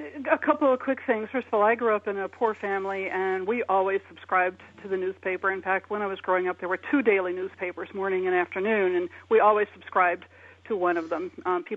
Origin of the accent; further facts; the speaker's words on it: Peoria, Illinois, United States; Oh, I didn't grow up here. So I grew up in Peoria, actually.